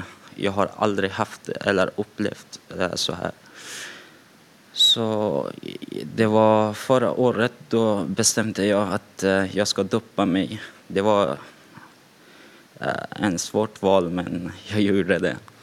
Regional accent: Afghanistan; Swedish is a second language; now in Lidköping, Sweden; som sagt och jag bor i Lidköping. Och jag kommer från Afghanistan och jag har bott här sedan 2015, typ i slutet av 2015 kom jag hit. Och jag är uppväxt som muslim och jag har haft en muslims familj.

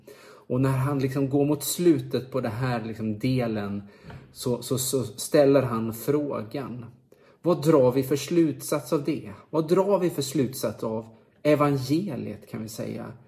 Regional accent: Borås, Västra Götaland County, Sweden; born there; när jag föddes i Borås 1972

